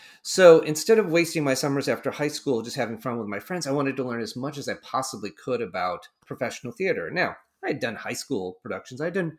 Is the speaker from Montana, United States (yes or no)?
no; Connecticut, United States; you know, I grew up here in Central Connecticut. I wanted to be an actor